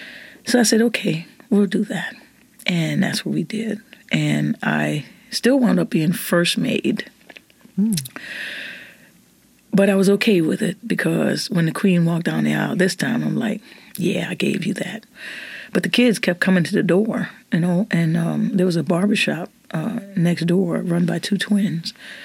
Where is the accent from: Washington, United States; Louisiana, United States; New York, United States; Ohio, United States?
Louisiana, United States; New Orleans; I grew up in the Treme, and, yeah, a lot of people are familiar with that neighborhood because of the TV series, and I grew up in the house that I was christened in, actually.